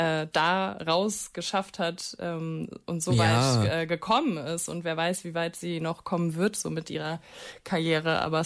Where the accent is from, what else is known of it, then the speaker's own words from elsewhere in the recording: North Rhine-Westphalia, Germany; Ich komme tatsächlich auch aus dem Rhein-Sieg-Kreis, wie